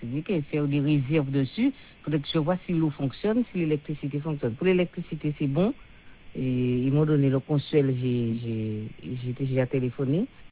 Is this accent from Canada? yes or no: yes; Trois-Rivières, Quebec, Canada; Parce que moi, je suis de Trois-Rivières.